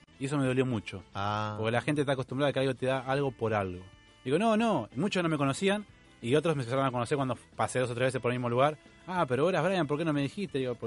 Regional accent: Argentina; lo primero que soy argentino, represento a todos los argentinos

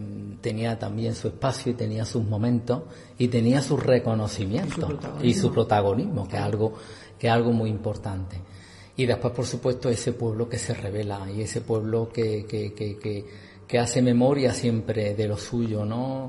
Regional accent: Andalusia, Spain; como andaluza y como andaluza, no nos podemos permitir que nos quiten nuestra memoria

